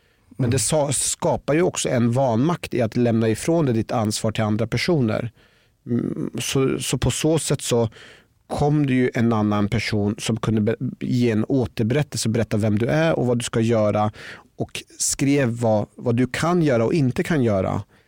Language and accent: Swedish; Norrköping, Östergötland, Sweden; Jag växte upp i Sverige och hade egentligen ett väldigt bra liv. Jag växte upp hos en svensk familj och hade många vänner. Jag växte upp i Norrköping